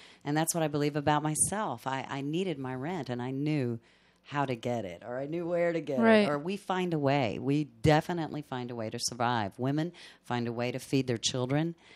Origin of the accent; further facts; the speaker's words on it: Kentucky, United States; I'm from Kentucky. I'm kind of a green girl.